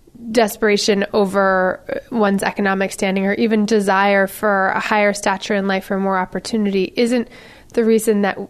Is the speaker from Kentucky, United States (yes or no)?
no; California, United States; And I grew up in California, partially with stuff I learned from my family